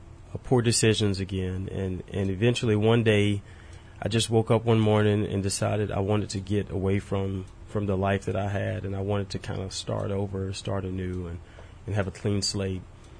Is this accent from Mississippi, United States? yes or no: yes; Jackson, Mississippi, United States; Well, for me, it was growing up in Jackson was extremely rough.